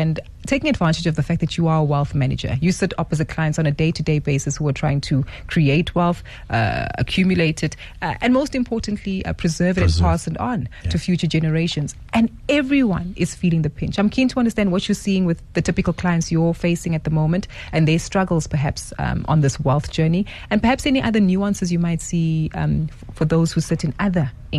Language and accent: English; Johannesburg, Gauteng, South Africa; I grew up in Joburg all my life, and you see it within the culture and the dynamics that actually is present here within the city.